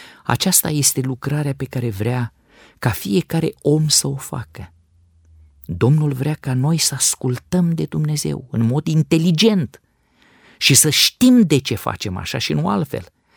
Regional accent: Dobruja, Romania; Vă mărturisesc că eu sunt dobrogean și la mine în Dobrogea, deodată din star, sunt 3 zile de odihnă.

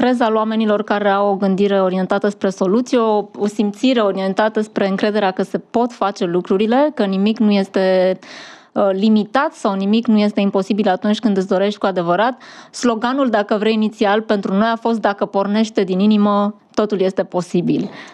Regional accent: Târgoviște, Dâmbovița, Romania; eu sunt tot din Târgoviște, așadar este o inițiativă pornită de la trei târgovișteni care inițial și-au dorit să facă mai mult pentru orașul în care s-au născut.

